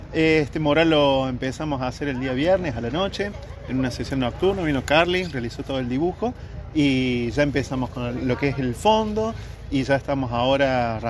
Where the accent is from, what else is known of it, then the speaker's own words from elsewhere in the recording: Córdoba, Argentina; Nosotros somos oriundos de Córdoba, así que sobre todo nuestros trabajos están ahí.